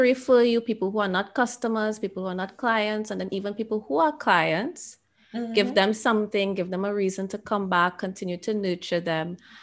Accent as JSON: {"language": "English", "country": "Trinidad & Tobago", "said": "My background is that I am a Caribbean person. I am Trinidadian and I serve people all over the world."}